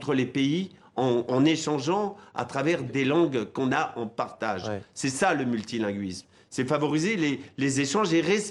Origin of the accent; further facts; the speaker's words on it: France; je parle le français, que je suis français